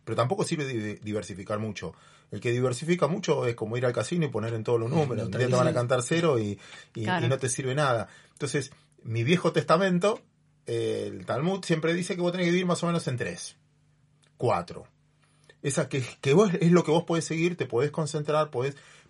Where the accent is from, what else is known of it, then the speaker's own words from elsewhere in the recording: Mar del Plata, Buenos Aires Province, Argentina; Antes, yo soy de Mar del Plata. El diario llegaba a las 5 de la tarde.